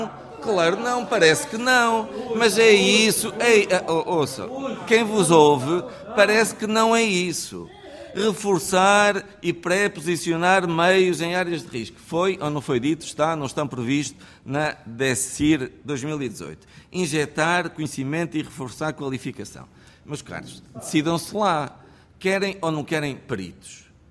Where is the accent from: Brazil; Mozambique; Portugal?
Portugal; Norte; Lá na minha terra, de onde eu venho, há um quartel, o Regimento de Infantaria 13, os Infantes do Marão